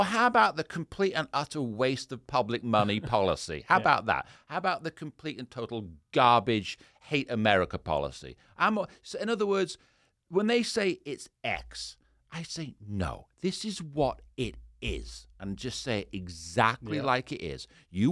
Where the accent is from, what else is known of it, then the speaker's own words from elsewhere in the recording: England, United Kingdom; when I was a kid growing up in England